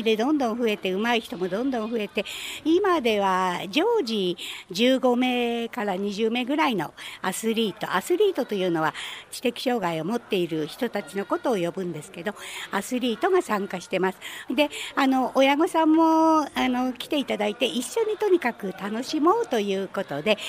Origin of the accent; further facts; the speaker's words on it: Fujisawa, Kanagawa, Japan; たまたまこの湘南台は私の地元ということで、